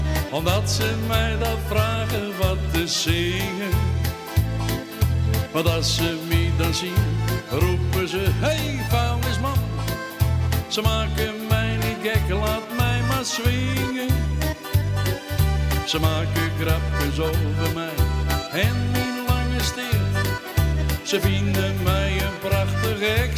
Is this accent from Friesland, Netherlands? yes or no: yes; Leeuwarden, Friesland, Netherlands; Ik ben een doodgewone Leeuwarder. Dus ook een kampioen. Ik ben gewoon zoals ik ben. Ik spreek mijn eigen dialect